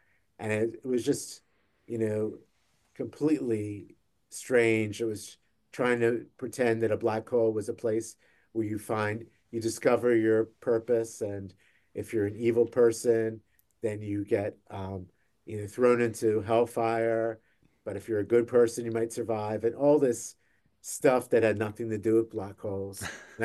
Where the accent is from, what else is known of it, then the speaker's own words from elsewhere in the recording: Philadelphia, Pennsylvania, United States; since I'm a Philadelphian